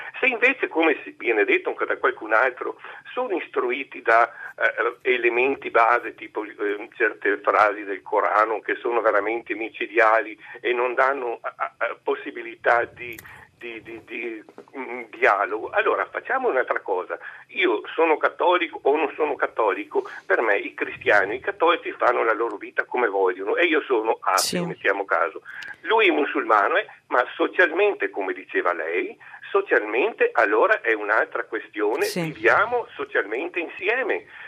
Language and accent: Italian; Vighizzolo d'Este, Veneto, Italy; Vighizzolo d'Este.